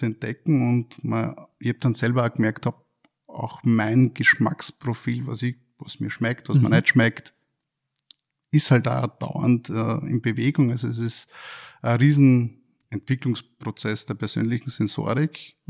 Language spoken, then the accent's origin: German; Ziersdorf, Lower Austria, Austria; ist schon angekündigt. Ich komme aus dem Weinviertel. Das Weinviertel ist bekanntlich riesengroß.